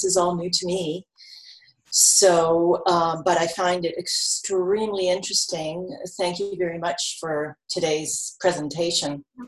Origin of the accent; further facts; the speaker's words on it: Canada; Being Canadian